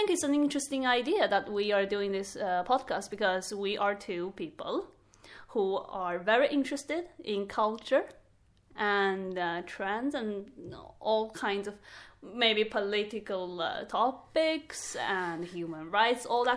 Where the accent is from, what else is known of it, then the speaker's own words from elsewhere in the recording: China; now in Stockholm, Sweden; I come from China and currently I'm living in Sweden, the capital of Sweden, Stockholm.